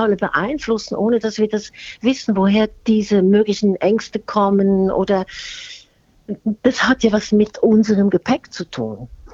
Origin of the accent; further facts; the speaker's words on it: Switzerland; now in Germany; Ich bin ja auch ein Emigrantenkind. Ich bin ja heute, würde man sagen, ich bin Flüchtlingskind. Ja, ich bin in der Schweiz groß geworden aufgrund der damaligen Zustände in Deutschland.